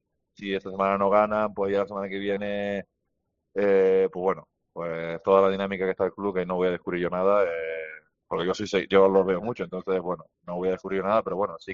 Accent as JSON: {"language": "Spanish", "town": "La Laguna", "region": "Canary Islands", "country": "Spain", "tie": "born or raised there", "said": "Yo nací en Gran Canaria, pero me crié toda mi vida en Tenerife"}